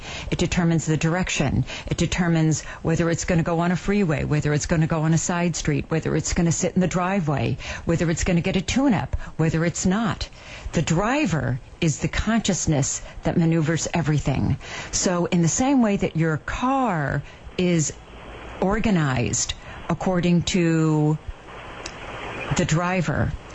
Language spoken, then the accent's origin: English; West Covina, California, United States; I was raised in West Covina.